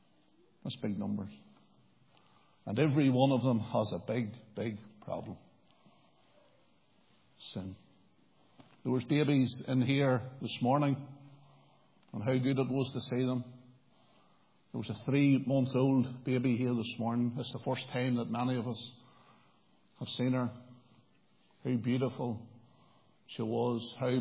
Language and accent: English; Lurgan, Northern Ireland, United Kingdom; We are all from Lurgan after all. We're a wee bit crooked anyway.